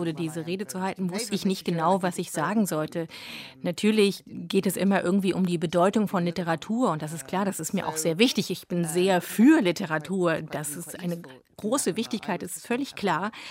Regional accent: United Kingdom; besonders auch in Großbritannien, wo ich herkomme.

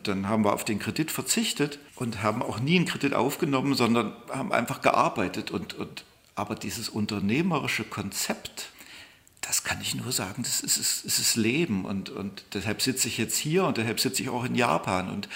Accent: East Germany, Germany; als Ostdeutscher

